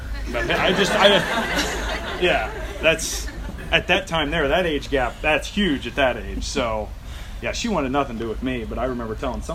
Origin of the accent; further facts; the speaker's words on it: Missouri, United States; and I was born in Missouri. So I didn't have the, you know, in my early years of growing up, as far as who to pick as the right companion, I didn't know anything about that. So I was raised out there.